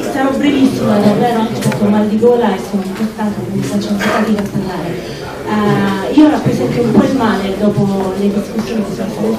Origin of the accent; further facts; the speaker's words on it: Basilicata, Italy; io vengo dalla Basilicata